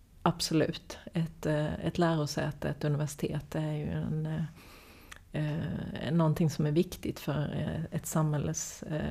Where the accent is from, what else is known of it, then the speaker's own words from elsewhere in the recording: Småland, Sweden; now in Malmö, Sweden; jag kom från Småland, och då åkte man Malmö förbi och åkte till Köpenhamn